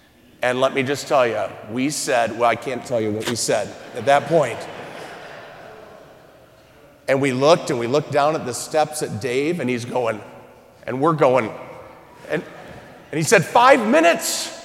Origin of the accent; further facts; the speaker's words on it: Norwalk, Ohio, United States; I had never been to Defiance. I'm from Norwalk.